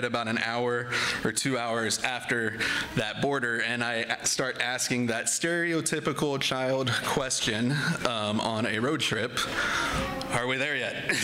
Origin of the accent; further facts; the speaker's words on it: Florida, United States; We're originally from Central Florida. We're like Lake Nona Unicorn, sort of, in that way. And growing up in Central Florida was actually pretty cool.